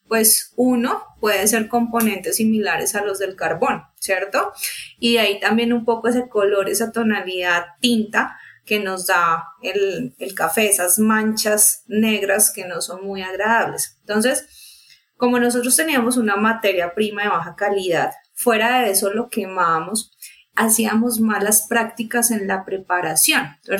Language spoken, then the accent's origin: Spanish; Colombia; súper orgullosos nos sentimos como colombianos